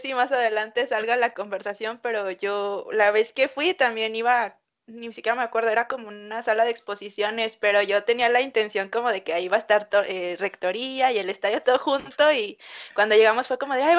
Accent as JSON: {"language": "Spanish", "country": "Mexico", "said": "los que somos de aquí de México sabemos"}